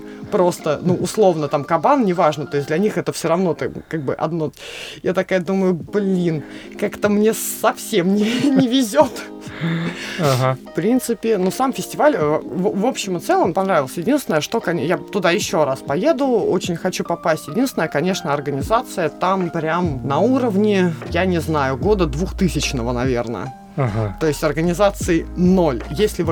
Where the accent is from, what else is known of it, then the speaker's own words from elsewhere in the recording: Russia; Я единственный участник из России.